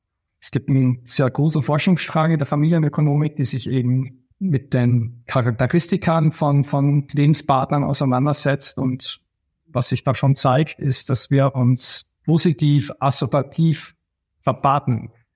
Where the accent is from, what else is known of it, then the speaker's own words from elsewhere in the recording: Austria; Österreich ist ja mein Heimatland